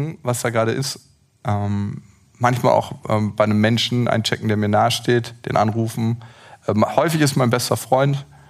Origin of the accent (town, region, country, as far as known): Berlin, Germany